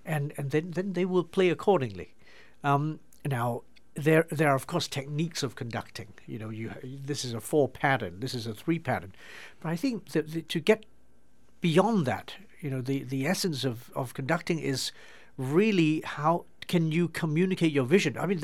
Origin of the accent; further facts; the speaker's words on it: Hong Kong; also born or lived in England; growing up in Hong Kong, which is not really in the Western classical tradition.